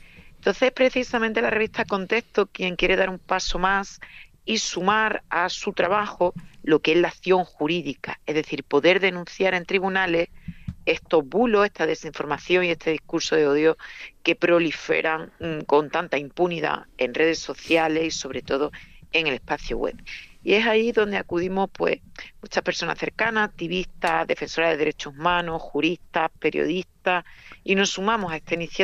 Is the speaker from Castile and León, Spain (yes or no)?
no; Seville, Andalusia, Spain; soy de Sevilla, pero viajo mucho a Barcelona.